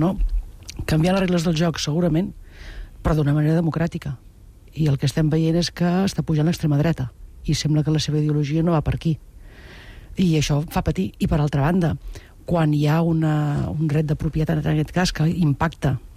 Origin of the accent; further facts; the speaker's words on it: Sabadell, Catalonia, Spain; A Sabadell, que és el meu poble, no n'hi ha ni una. 210.000 habitants.